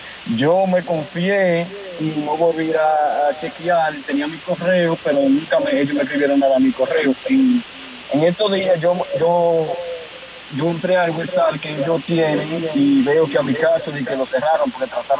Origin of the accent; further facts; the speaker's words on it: Dominican Republic; Dominicano.